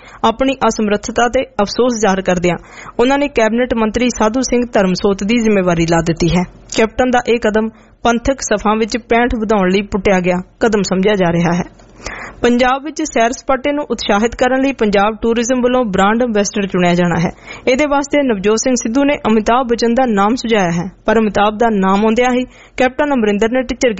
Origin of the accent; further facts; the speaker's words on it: Karnataka, India; first language Kannada; Punjabi is a second language; ਮੂਲ ਰੂਪ ਵਿਚ ਮੈਂ ਕਰਨਾਟਕ ਦਾ ਰਹਿਣ ਵਾਲਾ ਹਾਂ। ਮੈਂ ਪੰਜਾਬੀ ਭਾਸ਼ਾ ਸਿੱਖ ਕੇ ਪੰਜਾਬੀ ਚ 12 ਕਿਤਾਬਾਂ ਲਿਖ ਚੁੱਕਿਆ ਹਾਂ।